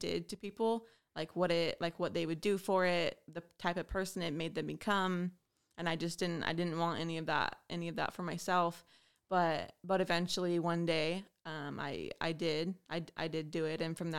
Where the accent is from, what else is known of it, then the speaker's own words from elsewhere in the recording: Astoria, Oregon, United States; moved away as an adult; I grew up in Astoria, Oregon, and I lived there until a year ago, until I moved here.